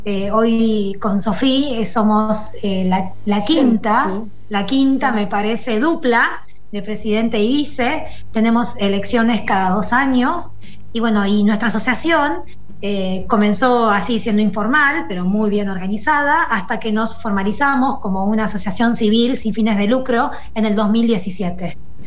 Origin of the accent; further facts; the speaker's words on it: Argentina; also born or lived in Italy; Yo soy argentina, de familia italiana. Viví varios años en Italia